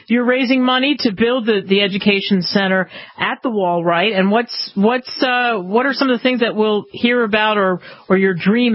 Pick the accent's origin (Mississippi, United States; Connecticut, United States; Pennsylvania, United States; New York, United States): Pennsylvania, United States; Philadelphia; Some of what I've seen growing up in Philadelphia and taking trips to Washington